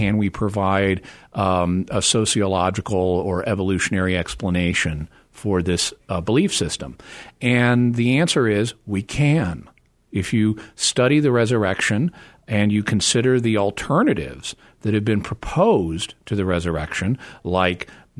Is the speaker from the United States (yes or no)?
yes; Arkansas, United States; moved away as an adult; now in California, United States; Back when I was growing up in the Ozarks in northwest Arkansas, which is not too far from where you are in Missouri, we didn't see religious candles in the store.